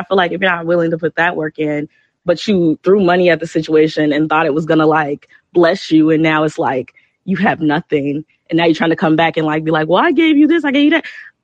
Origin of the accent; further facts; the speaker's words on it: Chicago, Illinois, United States; maybe it's just me, I'm from Chicago